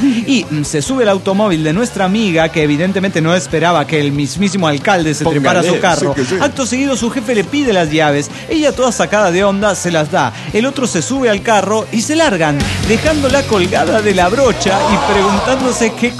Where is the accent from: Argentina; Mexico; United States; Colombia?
Mexico; Tlalnepantla, State of Mexico; de Tlenapantla, México.